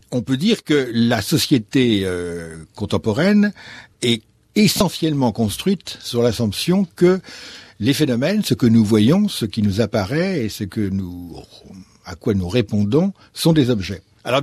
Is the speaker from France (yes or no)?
yes; France; quand on est français